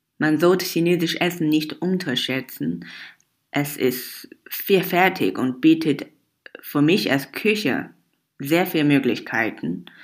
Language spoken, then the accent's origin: German; Xinjiang, China; Zum Beispiel, wo ich herkomme, Xinjiang, dort isst man ganz gerne Tomaten, Zwiebeln und Milchprodukte.